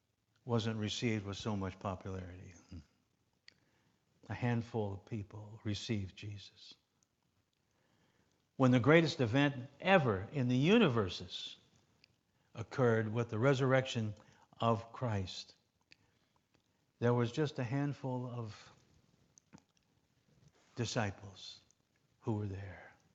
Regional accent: North Lakeport, Michigan, United States; I was a country boy. I grew up in North Lakeport, Michigan.

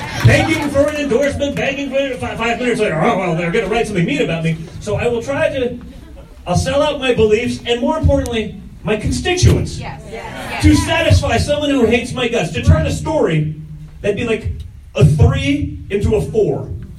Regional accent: United States; As an American, I watched what happened in Afghanistan and the withdrawal

